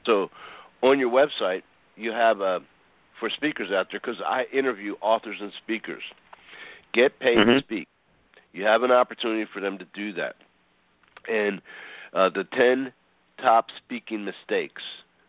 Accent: Philadelphia, Pennsylvania, United States

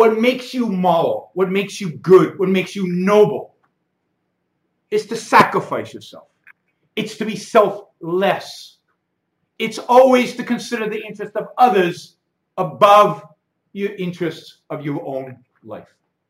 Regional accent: Israel; English is a second language; I grew up, as I think many of you know, I grew up in Israel.

